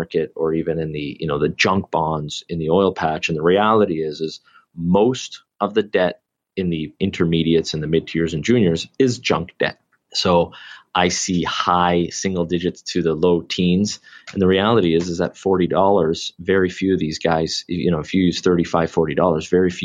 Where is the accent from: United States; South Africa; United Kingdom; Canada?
Canada; because I'm Canadian and naturally we you know, you're always focused on things that are happening in your own country